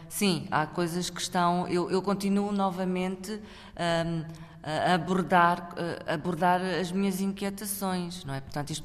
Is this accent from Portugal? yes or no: yes; Portugal; also born or lived in Angola; sou angolana, mas cresci em Portugal